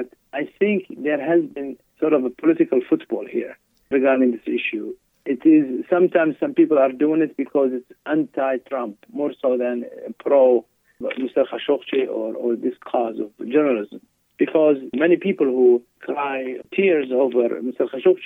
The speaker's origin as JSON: {"language": "English", "country": "Saudi Arabia", "lives_now": "United States", "said": "I am a journalist. I am from Saudi Arabia."}